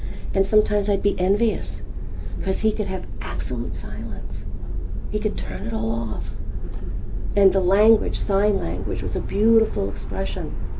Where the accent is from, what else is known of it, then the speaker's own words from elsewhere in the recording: New York City, New York, United States; You know, I grew up in New York City. It's intense there.